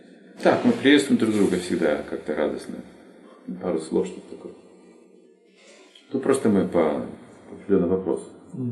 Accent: Russia; Я назвал свое имя, говорит, ты откуда? Из России.

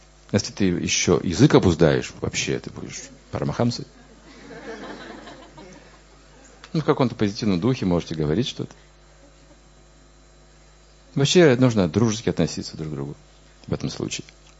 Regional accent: Russia; born there; В том, что мы родились в России.

